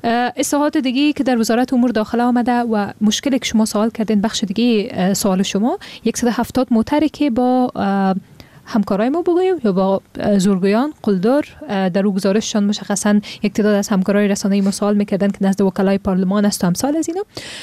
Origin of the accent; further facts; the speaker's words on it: Afghanistan; به عنوان یک افغان